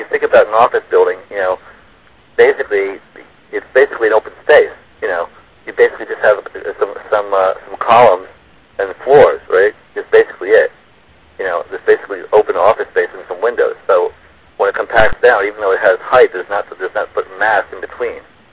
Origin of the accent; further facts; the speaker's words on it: New York City, New York, United States; I lived in New York City, I grew up in New York City, I've been in the towers lots of times